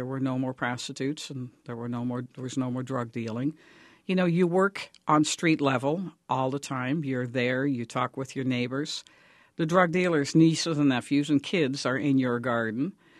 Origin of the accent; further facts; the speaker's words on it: Netherlands; English is a second language; now in Detroit, United States; That's correct. I'm not even native to the United States. I'm an import from the Netherlands.